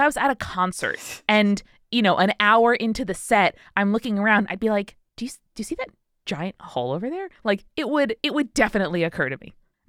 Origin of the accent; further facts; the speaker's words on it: Helsinki, Uusimaa, Finland; English is a second language; I grew up in Helsinki, Finland.